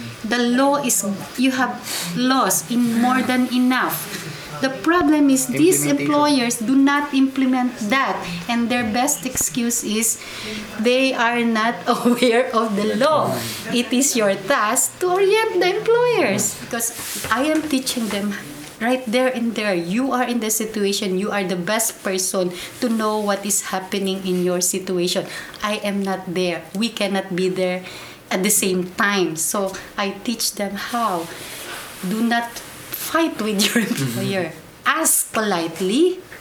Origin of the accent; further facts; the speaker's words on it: Philippines; my opinion will not matter because I'm Filipino.